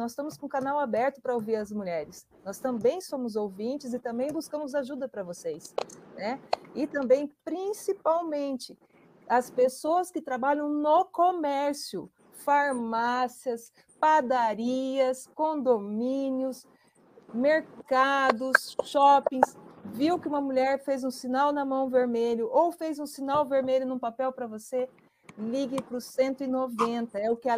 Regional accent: Londrina, Paraná, Brazil; now in União da Vitória, Brazil; Eu sou londrinense, apesar de morar aqui em União da Vitória, Porto União.

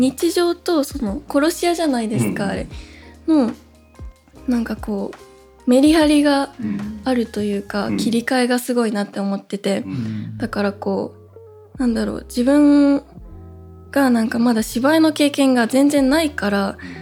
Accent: Okayama, Japan; でもなんかこう岡山出身だし、ちょっとその 田舎っぽさっていうか、まあなんか忘れずにいたいです。

